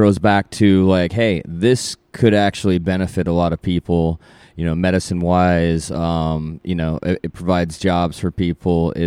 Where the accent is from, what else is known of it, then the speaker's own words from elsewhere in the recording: Oregon, United States; You know, we're from Oregon, and they really, for the most part, got it right